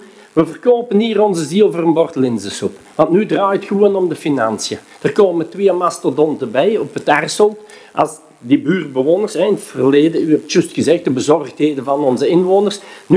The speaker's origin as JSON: {"language": "Dutch", "town": "Oud-Turnhout", "region": "Flanders", "country": "Belgium", "said": "Wij zijn van Oud-Turnhout. Wij leven hier in Oud-Turnhout."}